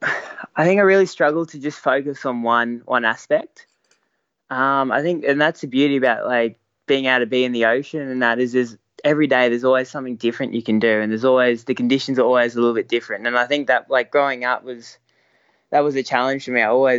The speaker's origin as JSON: {"language": "English", "town": "Maroochydore", "region": "Queensland", "country": "Australia", "tie": "born or raised there", "said": "So I grew up on the Sunshine Coast, like Maroochydore area. It's just it's a relatively small kind of area. Semi tourist area just north of like Brisbane in Queensland."}